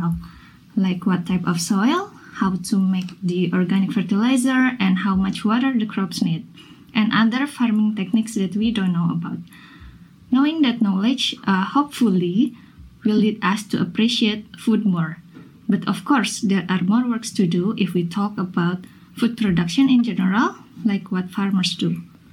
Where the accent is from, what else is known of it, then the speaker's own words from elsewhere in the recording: Bandung, West Java, Indonesia; I know a school in my hometown in Bandung, Indonesia.